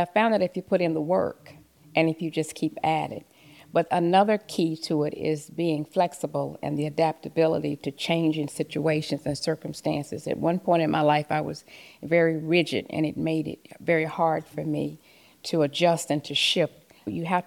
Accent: Lenoir, North Carolina, United States; also born or lived in Winston-Salem; I was born in Winston-Salem, okay. North Carolina. She lived there for early part of, until I was about eight. And then my mom remarried, and we moved to Lenore, North Carolina, where I grew up and went to school

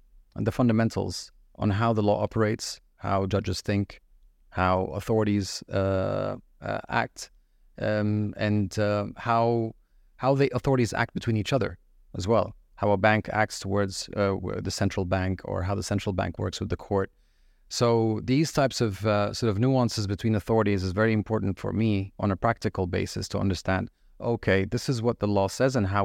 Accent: Abu Dhabi, United Arab Emirates; now in Dubai, United Arab Emirates; I am a lawyer, educator, and father living in Dubai. So I am Palestinian. I was born and raised in Abu Dhabi. And my father came to Abu Dhabi in 1975 from Baghdad.

